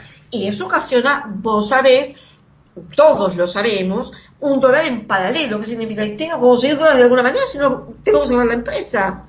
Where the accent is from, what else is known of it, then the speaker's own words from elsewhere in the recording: Argentina; en mi país, por ejemplo, hay una ley de emergencia alimentaria. Se le pidió al presidente que hiciera un decreto, y el presidente, ¿sabes qué es? Mauricio Macri